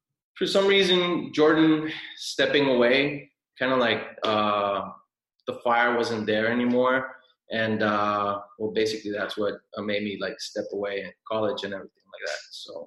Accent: Honduras; Like you guys, well, most of you guys know, I am from Honduras.

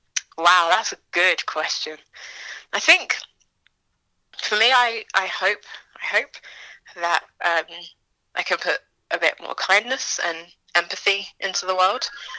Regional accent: Chelmsford, East of England, United Kingdom; I'm playing in my hometown of Chelmsford

